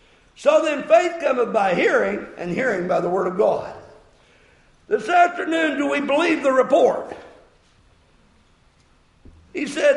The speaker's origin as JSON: {"language": "English", "region": "Oklahoma", "country": "United States", "said": "And they said, where are you from? I said, Oklahoma."}